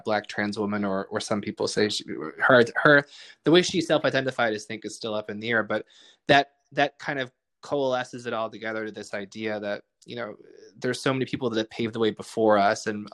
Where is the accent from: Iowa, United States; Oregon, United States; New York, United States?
New York, United States; Buffalo; Well, I was born and raised in Buffalo. And my mom's side of the family is Jewish, and I was raised, under the Jewish faith